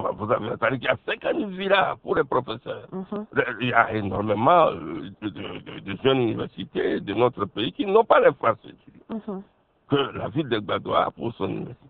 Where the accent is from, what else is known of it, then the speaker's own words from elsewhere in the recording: Équateur, DR Congo; now in Lubumbashi, DR Congo; Moi, je suis étudiant à Lubumbashi, je viens de l'Équateur.